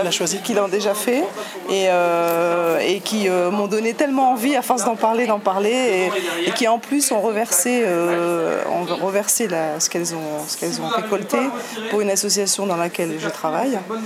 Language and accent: French; Dijon, Bourgogne-Franche-Comté, France; et moi de Bourgogne, de Dijon.